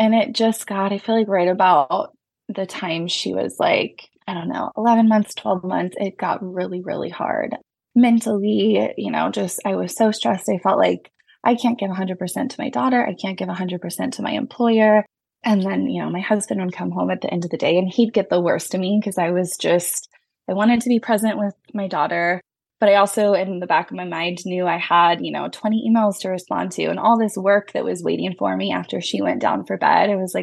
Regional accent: California, United States; I am from Northern California. That's where I live with my family.

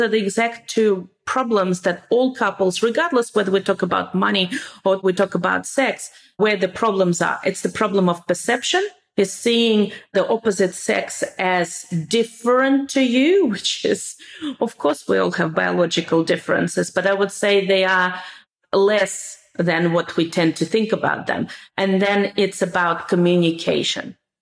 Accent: Russia; growing up in Russia, boys and girls, they are always together.

